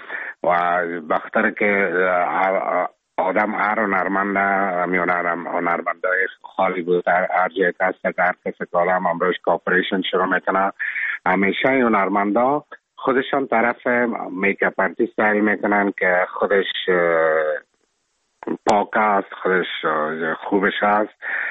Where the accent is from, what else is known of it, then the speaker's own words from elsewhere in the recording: Afghanistan; now in Czech Republic; همیشه کلاگی میفهمن که من افغان هستم، از افغانستان هستم و همیشه در این قسمت همیشه پراود بودم که افغان هستم